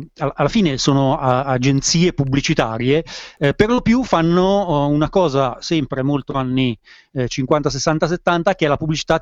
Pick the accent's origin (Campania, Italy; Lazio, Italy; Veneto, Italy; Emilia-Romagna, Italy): Emilia-Romagna, Italy; Bedonia; Sono cresciuto a Bedonia.